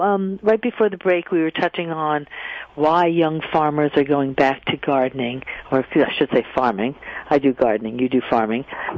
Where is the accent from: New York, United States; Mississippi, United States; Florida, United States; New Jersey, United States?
New York, United States; Long Island; because I just remember, you know, growing up on Long Island, if somebody went into the guidance counselor and said they wanted to be a farmer